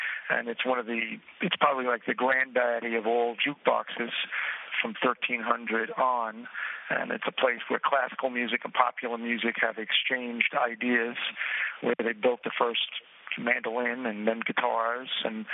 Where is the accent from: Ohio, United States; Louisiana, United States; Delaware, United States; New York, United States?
New York, United States; So it's growing up in New York is really growing up in this melting pot